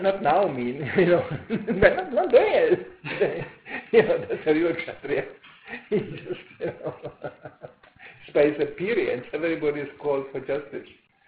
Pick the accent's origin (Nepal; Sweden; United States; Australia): Sweden; moved away; Some of the reasons I immigrated from Sweden. Very dangerous to be a man in Sweden.